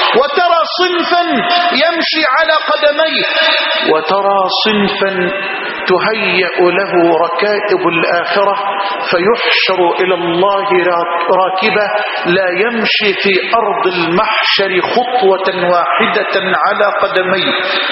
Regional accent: Egypt; بلدنا مصر

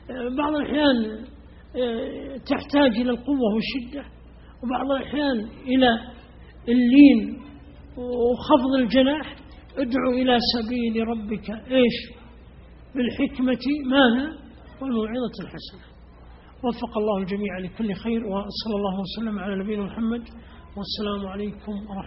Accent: Riyadh, Riyadh Province, Saudi Arabia; عندنا في الرياض

